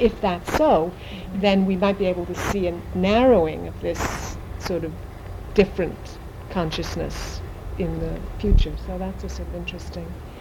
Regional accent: Cardiff, Wales, United Kingdom; I grew up in Cardiff, which is a coal mining port in South Wales

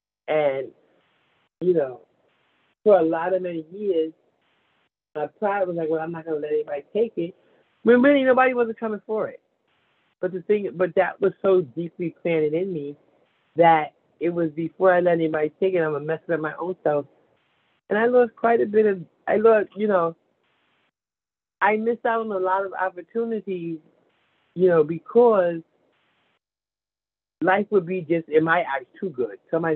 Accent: New York City, New York, United States; I was born in 1969 in New York City at Roosevelt Hospital on 59th Street and 10th Avenue.

